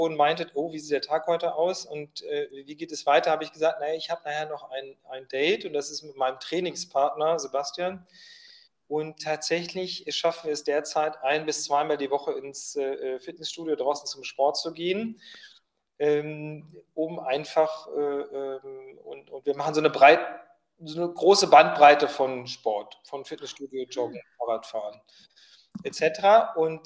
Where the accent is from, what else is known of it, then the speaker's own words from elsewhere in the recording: Hildesheim, Lower Saxony, Germany; also born or lived in Hamburg / Berlin; ich komme ursprünglich aus Hildesheim, da bin ich groß geworden. Das ist etwas südlich von Hannover. Und ich habe dann in Hamburg und Berlin studiert und habe auch in Berlin angefangen zu arbeiten.